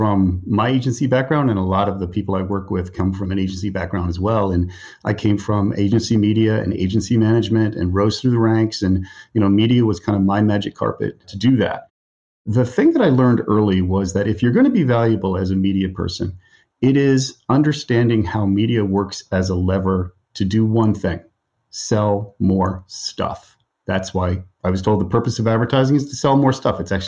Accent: White Plains, New York, United States; In White Plains, New York.

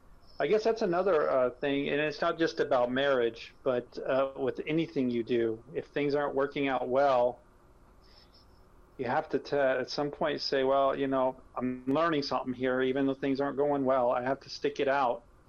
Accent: United States; I know you grew up in England, I grew up in America, but we're in the same generation, Generation X.

